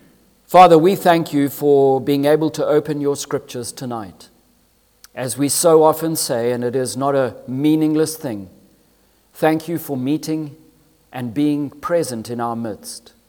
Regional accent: Zimbabwe; for I come from Zimbabwe, and I know of his travels, and truly I know what he's done here in Africa

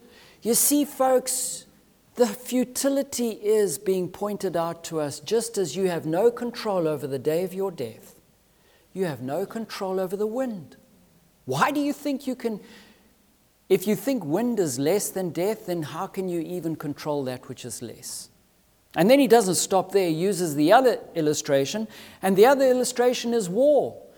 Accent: Zimbabwe; I remember as a boy growing up in Zimbabwe, one of the greatest frustrations when we were in the rainy season and living on a farm

